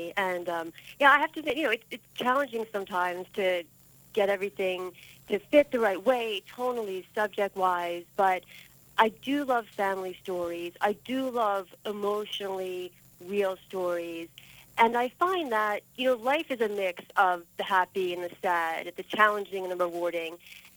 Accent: Philadelphia, Pennsylvania, United States; Well, I grew up in Philly, so big Flyers fan, sorry.

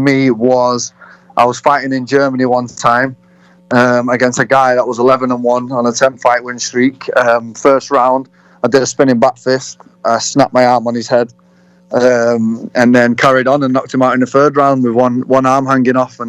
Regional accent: Manchester, North West England, United Kingdom; That's my home team. I'm from Manchester.

